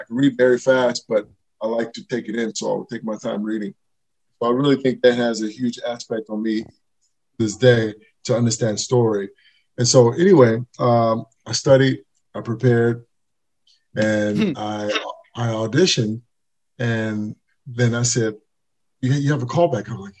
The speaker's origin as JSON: {"language": "English", "town": "St. Louis", "region": "Missouri", "country": "United States", "said": "First, well, I'm from St. Louis. I'm one of seven."}